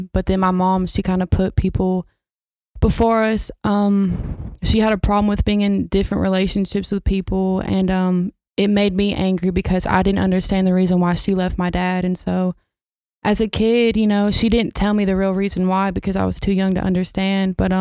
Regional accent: Knoxville, Tennessee, United States; also born or lived in Chattanooga; Okay. Well, I'm from Knoxville, Tennessee. I moved to Chattanooga when I was in third grade, so I was pretty young.

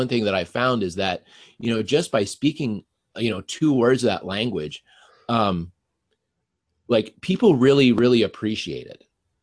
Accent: Denver, Colorado, United States; I grew up in Denver, and there's a lot of Mexicans and Central Americans in Denver.

